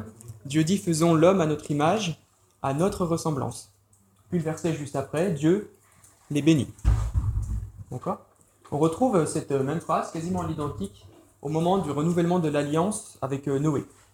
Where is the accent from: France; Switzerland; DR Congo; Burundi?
France; Grand Est; j'ai 34 ans, je viens d'Alsace.